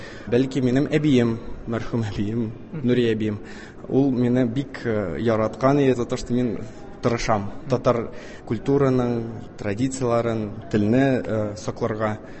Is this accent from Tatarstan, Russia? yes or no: yes; Zainsk, Tatarstan, Russia; Мин Зәй районыдан, Зәй шәһәре. Анда яшь кешеләр татар телен белмиләр. Мин дә әз генә сөйләштем әби белән, әни белән.